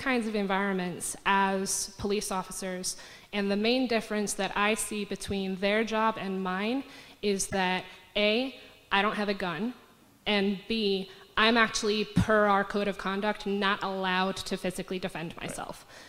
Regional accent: United Kingdom; I'm from Britain, and our police don't have guns.

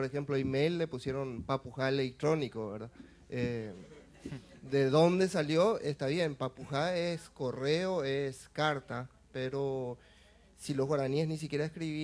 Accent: Paraguay; Yo soy de Paraguay y allá tenemos la realidad del guaraní

